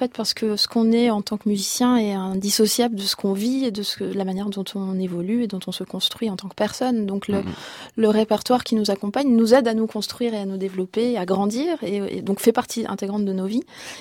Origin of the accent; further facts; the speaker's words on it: France; Non, moi j'ai grandi en France.